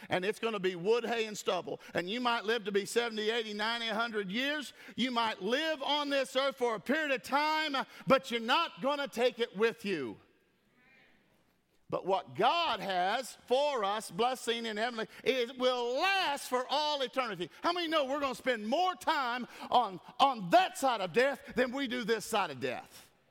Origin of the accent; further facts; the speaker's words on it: United States; born there; I didn't ask to be born in America. I'm glad I was born in America.